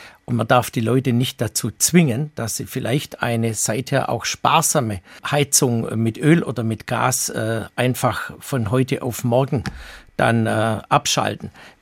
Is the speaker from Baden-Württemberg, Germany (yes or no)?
yes; Baden-Württemberg, Germany; in Hessen, bei uns in Baden-Württemberg noch gibt